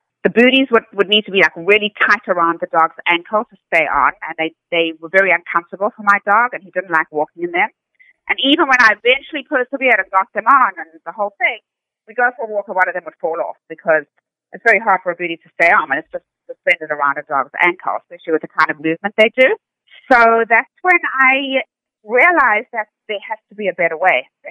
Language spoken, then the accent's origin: English; South Africa; when I was brought up in South Africa, my mother was my late mom was a very famous fashion designer in South Africa. So I was brought up in the fashion world and exposed to all of that.